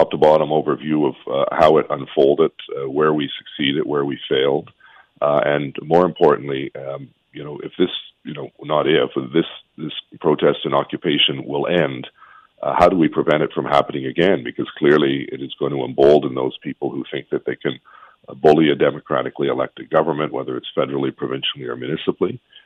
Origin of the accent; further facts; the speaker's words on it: Quebec, Canada; as a kid growing up in Quebec was the War Measures Act, where you saw members of the military roaming the streets after the assassination of Pierre Laporte